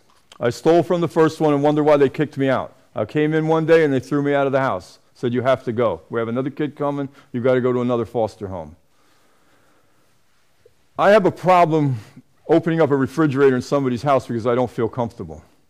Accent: New York City, New York, United States; I was born in 1953 in New York City. My mother left me with black babysitters in Harlem during that period of time

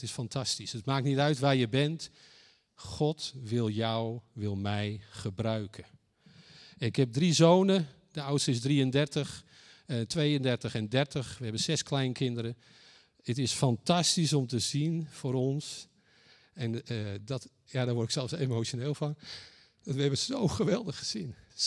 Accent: North Holland, Netherlands; now in Heerhugowaard, Netherlands; Wij zijn, we komen oorspronkelijk uit Zaandam en Den Helder. We wonen nu in Heerhugowaard.

